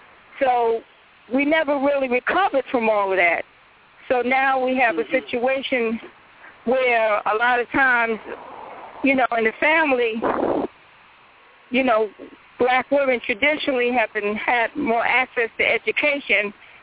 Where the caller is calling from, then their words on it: Richmond, Virginia, United States; I'm calling from Richmond, and unfortunately some of the same things are happening here as far as the sex trafficking.